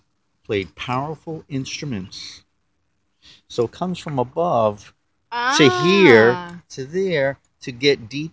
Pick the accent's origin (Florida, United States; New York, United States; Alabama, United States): New York, United States; Manhattan; I'm from Manhattan.